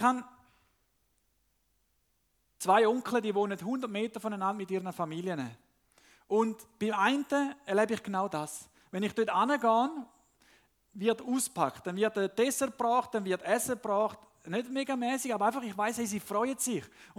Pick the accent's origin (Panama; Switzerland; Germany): Panama; Als ich aufgewachsen bin in Panama, dort hat man häufig nicht Zäune, sondern eben Mauern.